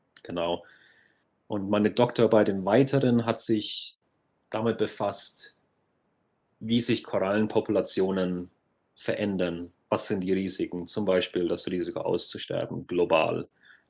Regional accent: Bad Neustadt, Bavaria, Germany; accent: Franconian; Das kann der Akzent vielleicht schon ein bisschen verraten. Ich komme aus dem Frankenland. Ich komme aus der Nähe von Würzburg in der Rhön, genauer gesagt Bad Neustadt, ein kleiner Ort mit 15.000 Einwohnern. Habe da eigentlich meine komplette Kindheit verbracht.

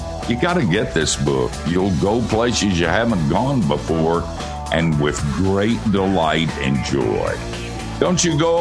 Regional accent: North Carolina, United States; In the mountains of North Carolina, I listened to those stories

